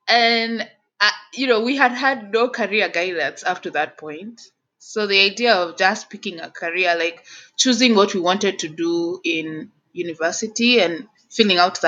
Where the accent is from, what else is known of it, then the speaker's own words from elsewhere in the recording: Nairobi, Kenya; moved away as an adult; now in Washington, United States; We can start from right when I was born and raised in Nairobi, and I went to school in Nairobi all throughout up to college.